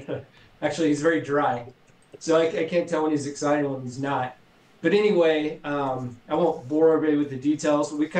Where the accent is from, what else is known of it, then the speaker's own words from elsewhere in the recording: Kansas, United States; I grew up in Western Kansas and was around the car business for a while.